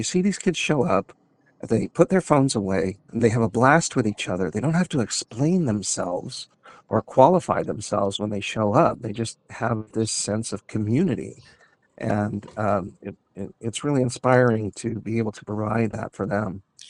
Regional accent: Anchorage, Alaska, United States; I was very lucky when I grew up in Anchorage, Alaska, and I came into my own identity as a bisexual man.

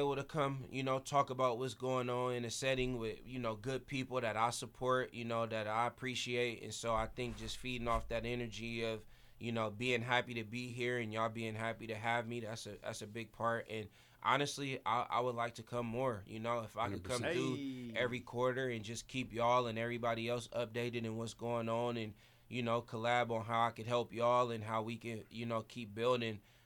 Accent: Vallejo, California, United States; I just want to shout out, obviously, my hometown, the Bay Area, Vallejo, California

